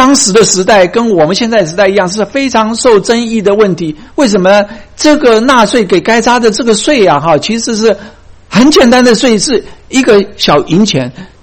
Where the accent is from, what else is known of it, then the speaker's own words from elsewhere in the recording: China; now in United States; 我是你的，我也是从你那边来的。你在我的里边，但是我在你的外面生活居住。我今天在美国，不是在中国。